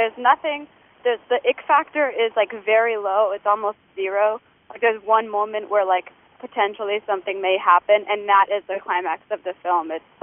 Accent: Ketchikan, Alaska, United States; now in New York, United States; I wouldn't be where I am today without the arts education that I had growing up in Ketchikan.

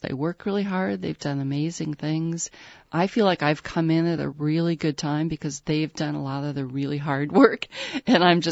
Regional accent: Minnesota, United States; moved away; Because I grew up in Minnesota, I was used to seeing water everywhere. And when I moved away, that was the one thing that I kept missing.

